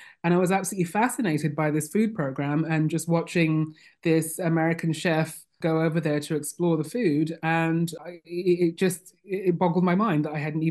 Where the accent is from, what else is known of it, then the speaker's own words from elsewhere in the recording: Nigeria; born there; I was born in Nigeria.